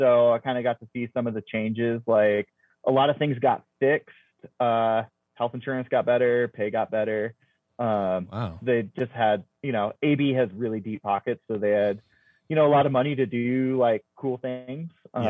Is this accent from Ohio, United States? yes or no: yes; Ohio, United States; I grew up in Ohio and like joined the Coast Guard and had to do 4 moves for the Coast Guard in 4.5 years.